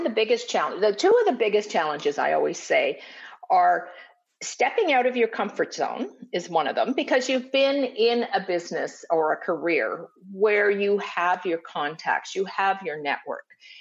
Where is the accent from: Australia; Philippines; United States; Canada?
Canada; And I'm from Canada, and Canada does not have that type of data.